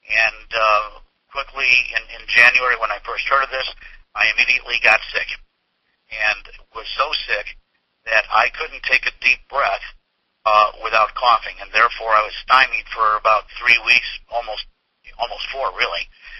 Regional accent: Chicago, Illinois, United States; now in Springfield, United States; I am, like Annette said, in Springfield, Illinois. However, I was born and raised up in the Chicago area.

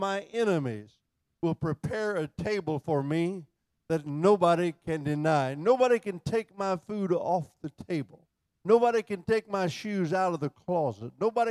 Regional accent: United States; born there; It was called, I was born an American.

